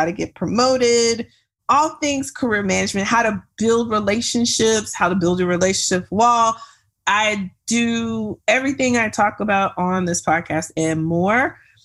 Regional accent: Texas, United States; And I am from Texas, so Juneteenth is a big deal.

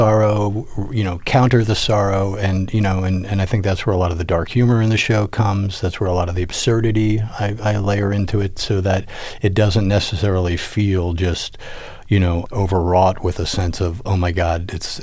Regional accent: Rahway, New Jersey, United States; I grew up in, the very white suburbs of New Jersey

